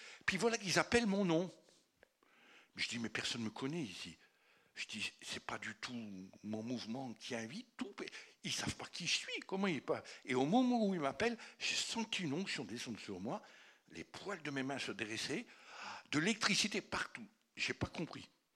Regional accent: France; Mais on est français, quoi.

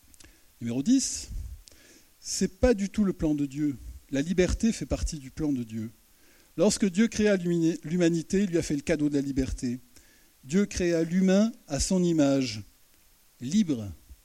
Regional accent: France; Chez nous, en France, c'est le contraire.

